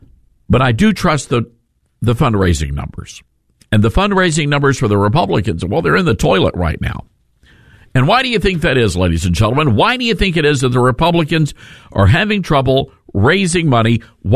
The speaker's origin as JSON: {"language": "English", "town": "Memphis", "region": "Tennessee", "country": "United States", "tie": "born or raised there", "said": "I just saw this happen in real time in my hometown of Memphis, Tennessee."}